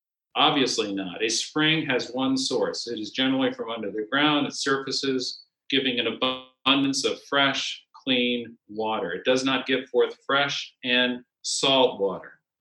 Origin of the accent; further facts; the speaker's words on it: Connecticut, United States; We had them all the time when I was growing up in Connecticut.